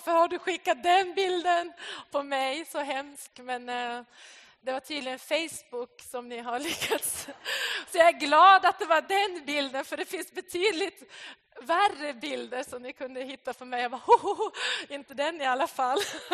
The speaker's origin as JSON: {"language": "Swedish", "region": "Norrbotten County", "country": "Sweden", "tie": "born or raised there", "said": "Jag har blivit frälst genom ett barnarbete i en liten by uppe i Norrbotten. Så jag är också från norra Sverige"}